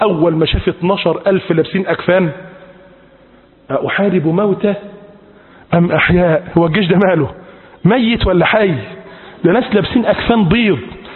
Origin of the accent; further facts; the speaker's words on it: Egypt; بلادنا مصر